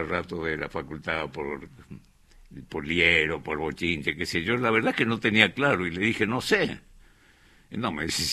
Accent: Charata, Chaco, Argentina; Primero hice la escuela primaria en mi pueblo, en Charata, en el Chaco.

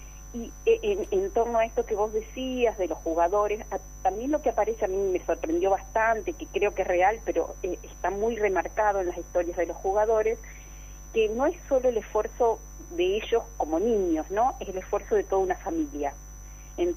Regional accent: Argentina

